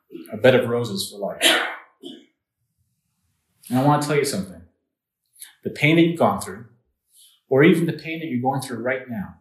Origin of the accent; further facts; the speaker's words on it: Canada; I'm Canadian.